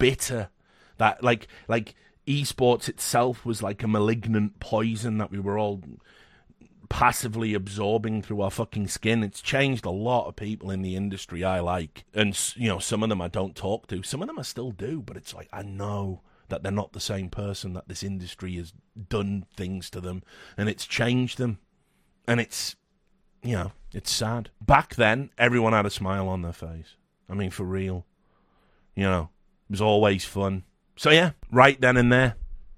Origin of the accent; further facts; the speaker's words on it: Wales, United Kingdom; I think we have a wicked sense of humour, culturally speaking. I think Welsh banter, it is the harshest type of banter, but it is all done from a loving place.